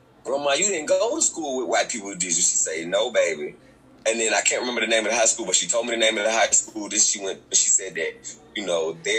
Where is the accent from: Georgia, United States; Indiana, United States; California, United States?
Georgia, United States; Valdosta; growing up in Valdosta is so